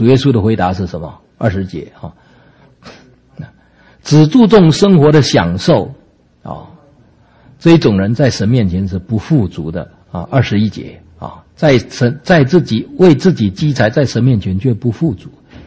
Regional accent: China; 那我们中国人讲啊，清官难断家务事

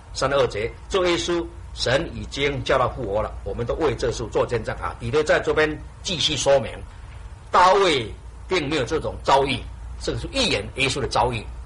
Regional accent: China; 我们中国人观念灵跟魂常常搞在一起

